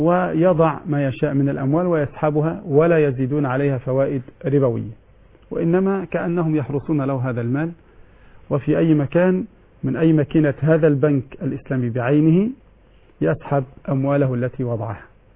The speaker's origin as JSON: {"language": "Arabic", "country": "Egypt", "said": "فالبنوك عندنا في مصر على 3 أقسام"}